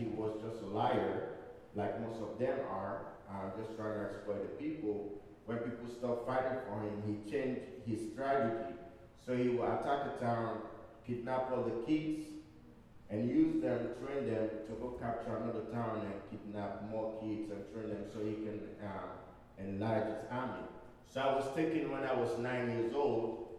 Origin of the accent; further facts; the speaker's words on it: Kabala, Northern Province, Sierra Leone; now in Canada; I was born in Kabbalah, which is the north of the country, right up on the top there, like more kind of like BC in the mountains. Like when I came to Canada, I was in Alberta.